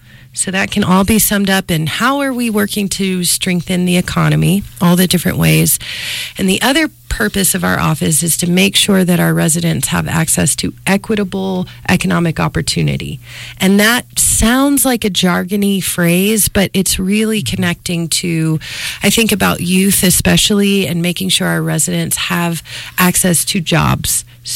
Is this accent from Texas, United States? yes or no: yes; Texas, United States; I grew up in Texas, and my grandmother lived in Central Texas, and in a area that was traditionally agriculturally focused.